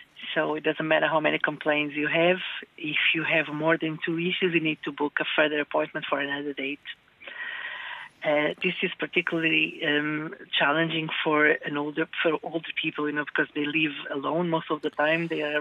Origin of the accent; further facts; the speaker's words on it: Lisbon, Portugal; now in Galway, Ireland; I am actually from Galway, well, originally from Lisbon, but living in Galway now for the last 25 years.